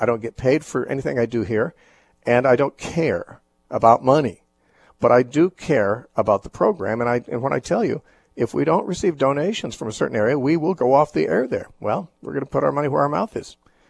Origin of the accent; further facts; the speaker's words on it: Texas, United States; I hope the people who are listening in Phoenix, Arizona care as much as this Texan does